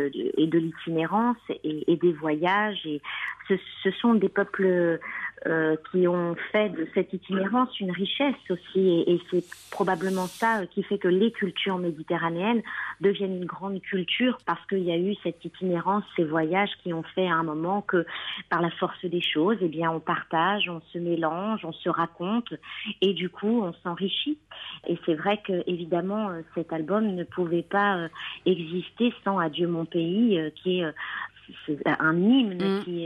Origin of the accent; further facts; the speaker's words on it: France; born there; moi, je suis née en France et je raconte l'histoire de ma famille